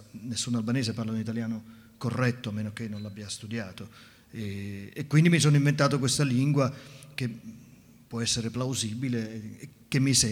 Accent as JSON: {"language": "Italian", "town": "Naples", "region": "Campania", "country": "Italy", "said": "essendo io napoletano"}